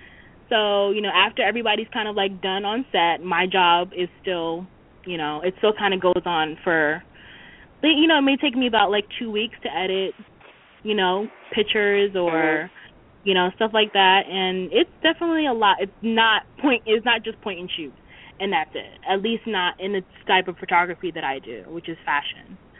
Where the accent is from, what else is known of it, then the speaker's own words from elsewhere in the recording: Brooklyn, New York, United States; Well, I actually, I'm from Brooklyn. I'm 25 years old. I'm a college student.